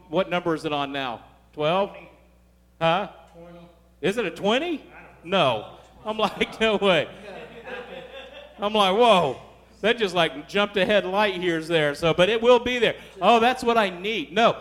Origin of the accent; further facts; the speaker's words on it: Texas, United States; I didn't want to say, hey, yeah, we're from Texas.